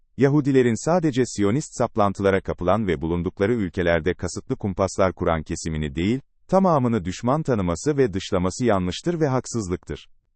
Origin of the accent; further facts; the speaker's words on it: Tokat, Turkey; Erbakan'ın vefatını memleketim Tokat'tan dönerken Alaca yakınlarında, radyo haberlerinden öğrendim.